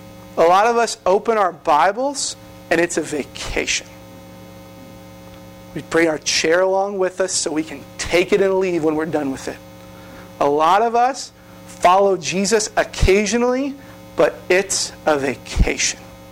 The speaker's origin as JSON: {"language": "English", "town": "Boston", "region": "Massachusetts", "country": "United States", "tie": "born or raised there", "said": "I grew up in Boston. And there's no illusion of Christianity in Boston."}